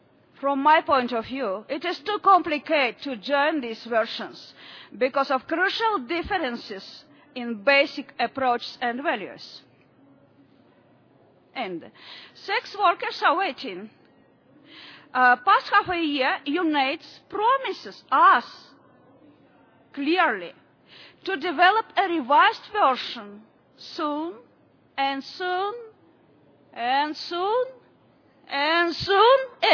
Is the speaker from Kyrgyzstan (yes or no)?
yes; Kyrgyzstan; I'm from Kyrgyzstan.